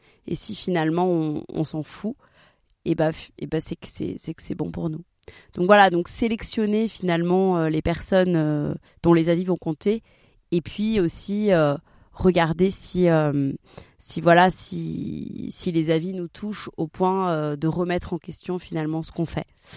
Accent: Marseille, Provence-Alpes-Côte d'Azur, France; je viens de Marseille

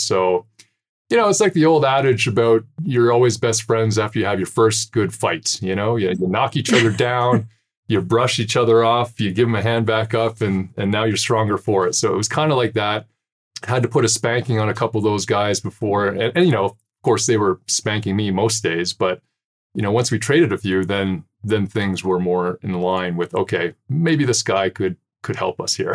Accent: Canada; the Coles Notes is I am another Canadian dude, just like all you guys

